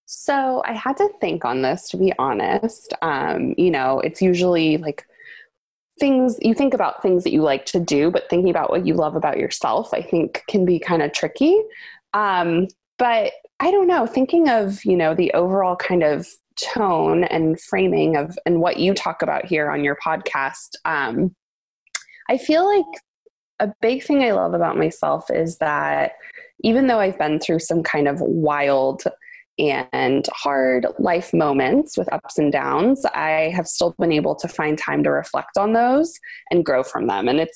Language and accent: English; San Diego, California, United States; growing up in San Diego, I lost my mom when I was 6 years old